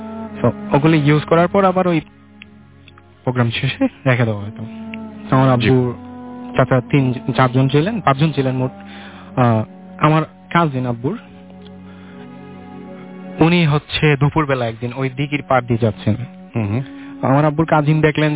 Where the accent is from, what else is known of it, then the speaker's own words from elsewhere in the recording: Golapganj, Sylhet Division, Bangladesh; জি, আমার দেশের বাড়ি হচ্ছে সিলেটে গোলাপগঞ্জ থানা, আর হচ্ছে গ্রামটা হচ্ছে পুলছেন।